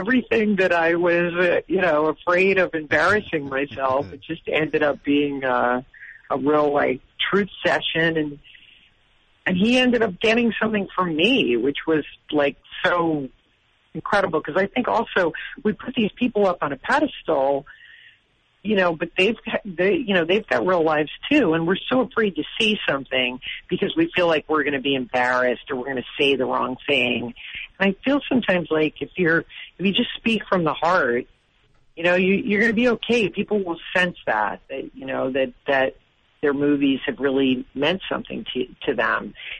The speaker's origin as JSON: {"language": "English", "region": "Massachusetts", "country": "United States", "said": "And we got to go down there, and I'm from Massachusetts, so it was a great thrill to work"}